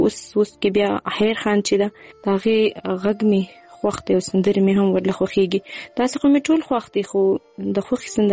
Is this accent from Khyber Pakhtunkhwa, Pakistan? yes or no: no; Quetta, Balochistan, Pakistan; also born or lived in Kandahar; زه اوسېدونکې د کندهار یم خو ژوند مې په کوټه کې کړی دی. دلته اوسېږم.